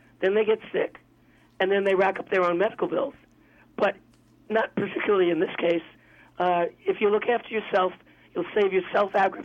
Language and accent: English; United States; take it from the point of view of a kid who's growing up in America in the middle of the 20th century and sees all these things happening. You know, I'm still that kid